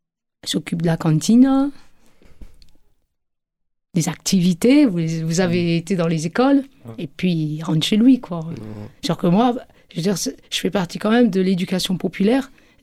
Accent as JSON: {"language": "French", "town": "Strasbourg", "region": "Grand Est", "country": "France", "said": "ou je rentre chez moi à Strasbourg auprès des miens?"}